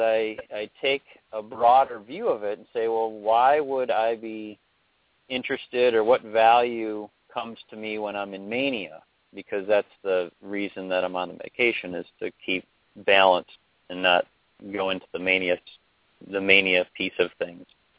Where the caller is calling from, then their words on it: Chicago, Illinois, United States; Giving a call from Chicago.